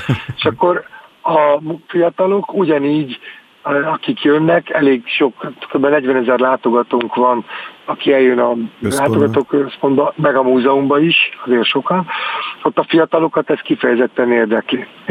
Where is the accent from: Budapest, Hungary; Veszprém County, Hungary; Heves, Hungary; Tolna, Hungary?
Tolna, Hungary; Paks; Hát én őspaksi vagyok, Pakson születtem. Egészen kicsi voltam, amikor elkezdték az atomerőművet építeni.